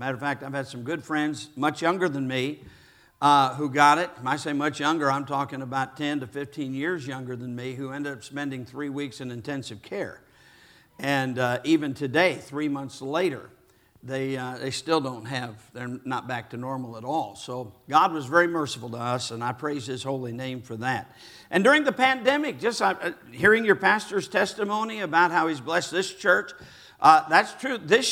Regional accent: Michigan, United States; now in Richfield, United States; See, I'm from Michigan, and so it's been a little different down there.

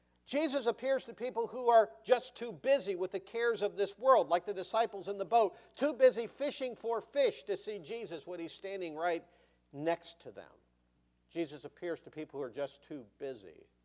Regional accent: Ohio, United States; I grew up in Ohio

